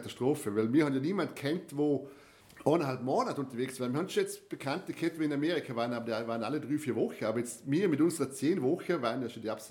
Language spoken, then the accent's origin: German; Austria; Und wir natürlich als Österreicher sind die Schlangen nicht gewöhnt.